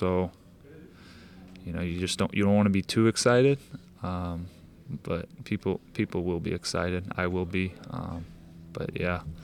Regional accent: St. Louis, Missouri, United States; but a few people just knowing I'm from St. Louis have been, hey, have you seen that Sporting game?

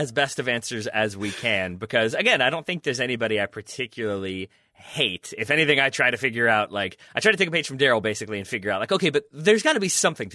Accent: United States; me as an American liking Manchester United and watching the Premier League

